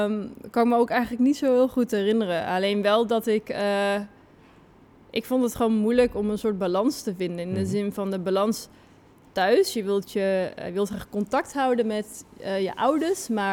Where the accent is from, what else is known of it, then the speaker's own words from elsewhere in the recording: Vught, North Brabant, Netherlands; ik ben opgegroeid in Vught. Mm-hmm. Een dorp waar het verschil tussen rijk en arm best wel zichtbaar is.